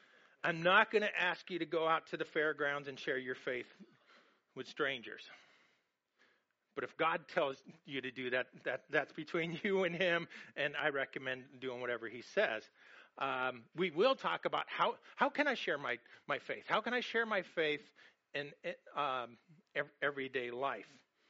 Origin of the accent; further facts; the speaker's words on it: Los Angeles, California, United States; I'm like, I came from Los Angeles. They have drive-by shootings.